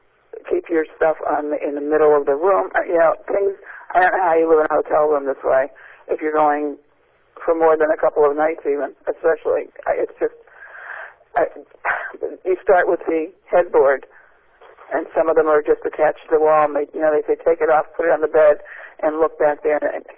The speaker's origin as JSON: {"language": "English", "town": "Atlantic City", "region": "New Jersey", "country": "United States", "tie": "born or raised there", "said": "since I grew up in Atlantic City"}